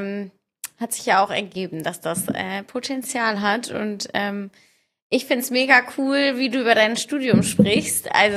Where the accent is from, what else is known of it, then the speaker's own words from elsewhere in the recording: North Rhine-Westphalia, Germany; dass ich Westfälin bin und zwischen Münster und Osnabrück meine Heimat, dass sich da meine Heimat befindet.